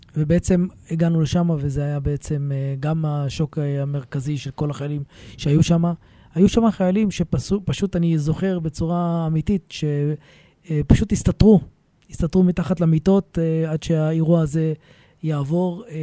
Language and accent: Hebrew; Or Akiva, Haifa District, Israel; born there; נולדתי באור עקיבא.